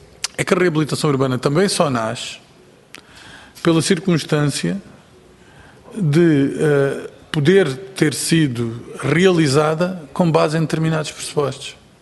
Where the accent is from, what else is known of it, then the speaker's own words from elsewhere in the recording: Algarve, Portugal; Eu, por exemplo, sou do Algarve